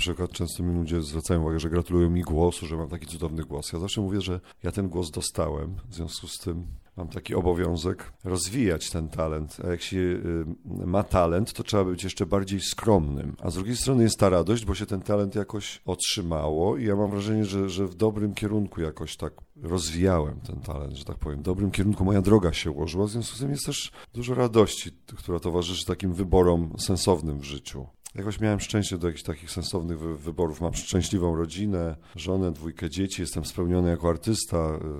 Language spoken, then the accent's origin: Polish; Pomeranian Voivodeship, Poland; ja pochodzę z bardzo malutkiej wsi na Kaszubach, po Błocie. To jest koło 16 rodzin rzeczywiście i moja mama była tam nauczycielką i z ojcem tam uczyli w szkole.